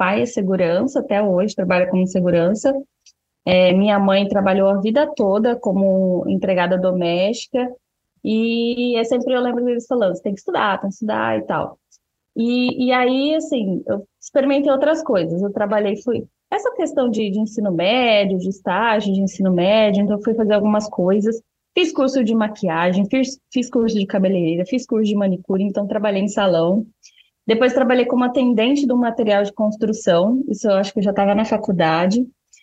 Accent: Cuiabá, Mato Grosso, Brazil; Sou cuiabana, né, tenho 30 anos, meu pai é cuiabano, minha mãe é nordestina, lá de Alagoas, lá daquela terra linda que é Maceió

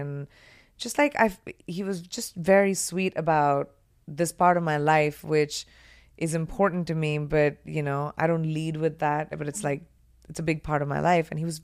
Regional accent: India; I grew up in India, you know, I was doing like Indian pop culture at that time.

